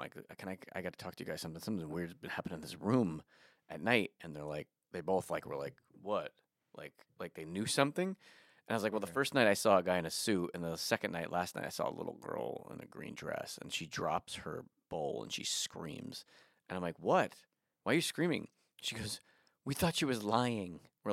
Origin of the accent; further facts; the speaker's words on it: New Jersey, United States; I'm from New Jersey, so I was going home for the summer.